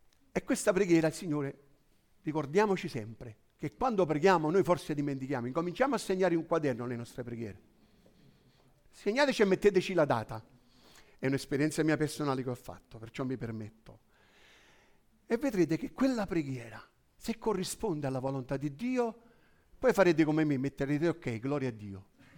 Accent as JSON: {"language": "Italian", "town": "Naples", "region": "Campania", "country": "Italy", "said": "Da buon napoletano, è come se mi fosse mangiato un ragù."}